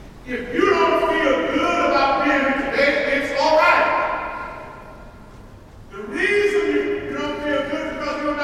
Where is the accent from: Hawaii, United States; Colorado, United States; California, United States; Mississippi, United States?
Mississippi, United States; As a young person growing up in Mississippi, I didn't have a basketball